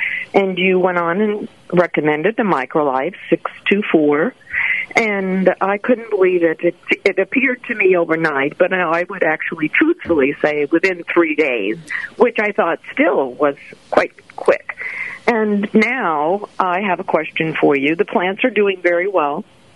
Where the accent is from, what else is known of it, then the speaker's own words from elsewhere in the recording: Long Island, New York, United States; accent: Long Island; Long Island.